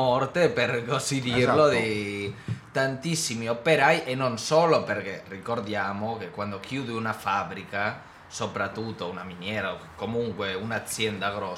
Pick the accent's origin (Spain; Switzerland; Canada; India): Spain; Italian is a second language; now in Italy; sia qua in Italia, sia in Spagna, che comunque da dove vengo io